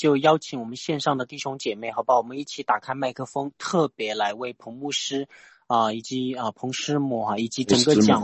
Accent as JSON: {"language": "Chinese", "country": "China", "said": "我们中国人真的是一个特别蒙福的人哈"}